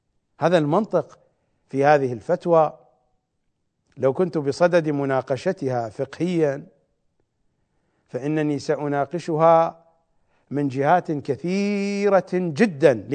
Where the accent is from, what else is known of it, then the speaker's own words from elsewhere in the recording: Iraq; accent: Iraqi; كما نقول بلهجتنا العراقية باكر